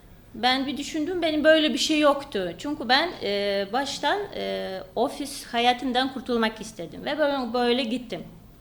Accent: Vilnius, Vilnius County, Lithuania; born there; Turkish is a second language; Aslında Vilnius'ta, başkentte doğdum.

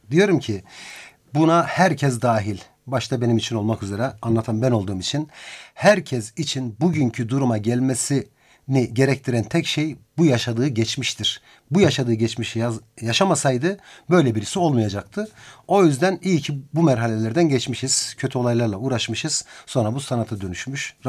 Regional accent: Ankara, Turkey; born there; işte 1970 Ankara'da doğmuşuz. Selanik göçmeniyiz. Aslımız Horasan. Anadolu'da işte bir göçe bir hayat. Sivas, Karaman, oradan Balkanlar. Sonra Mübadele dönmüşüz Ankara'ya.

